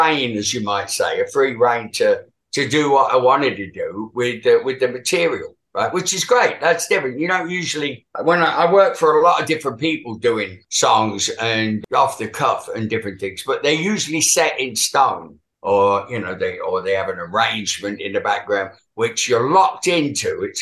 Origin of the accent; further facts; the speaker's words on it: Teaneck, New Jersey, United States; and they say I'm from Teaneck. And I went, oh, my hometown.